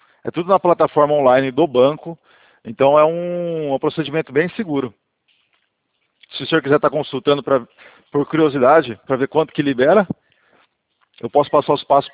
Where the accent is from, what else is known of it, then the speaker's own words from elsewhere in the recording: Bauru, São Paulo, Brazil; Aqui nós somos do interior de São Paulo. Aqui de Bauru.